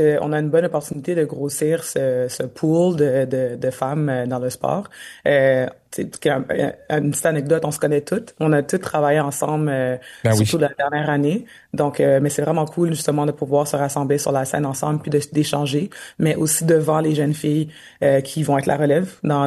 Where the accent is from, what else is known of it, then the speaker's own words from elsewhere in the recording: Montreal, Quebec, Canada; moved away; also born or lived in United States / Europe; je suis partie de Montréal, j'ai joué aux États-Unis, j'ai joué en Europe